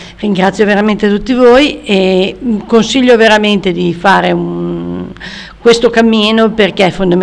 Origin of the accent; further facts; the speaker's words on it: Genoa, Liguria, Italy; vengo da Genova